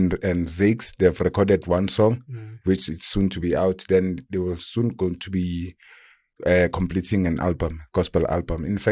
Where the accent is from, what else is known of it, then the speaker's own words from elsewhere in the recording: United States; I'm American.